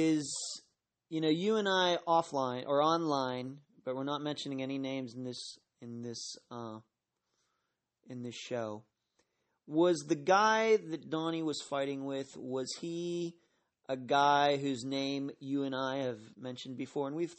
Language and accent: English; Pittsburgh, Pennsylvania, United States; although I'm from the Pittsburgh area, she still lives there